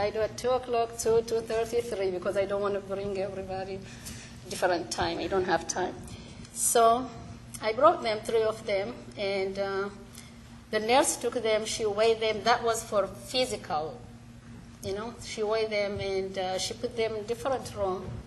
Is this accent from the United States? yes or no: no; Ethiopia; English is a second language; I am from Ethiopia.